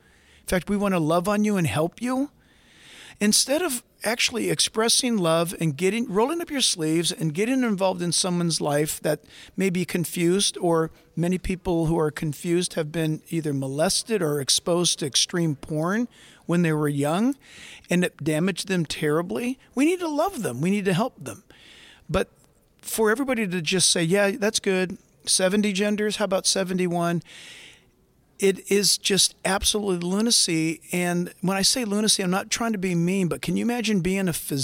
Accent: United States; I'm an American, but I don't put my faith in him to have a passport.

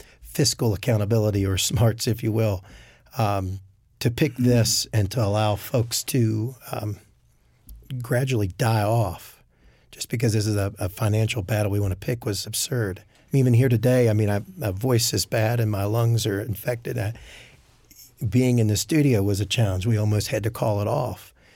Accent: West Virginia, United States; We were able to bring several artifacts, if you will, from the World Trade Center disaster to my home state from New York City to be used in a permanent 9/11 memorial there.

